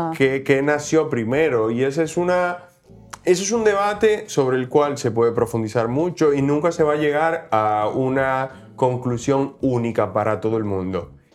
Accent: Dominican Republic; now in Spain; yo me fui de Dominicana porque quería algo diferente.

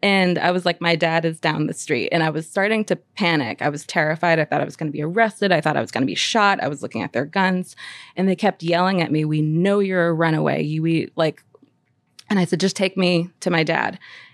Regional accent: New Hampshire, United States; I grew up in New Hampshire. I'm like an 80s baby.

